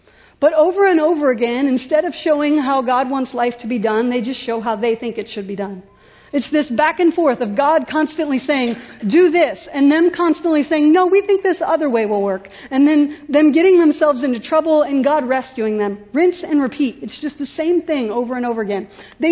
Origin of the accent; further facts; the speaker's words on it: Columbus, United States; I grew up in Columbus, and the whole time I was growing up, I loved the city of Columbus